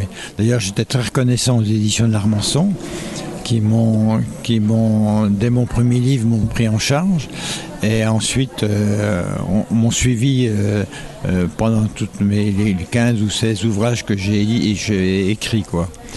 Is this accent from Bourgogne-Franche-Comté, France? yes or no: yes; Arnay-le-Duc, Bourgogne-Franche-Comté, France; je peux pas dire que je suis morvandiau parce que je suis natif d'Arnay-le-Duc en Côte d'Or, donc c'est mi-Aussois, mi-Morvan.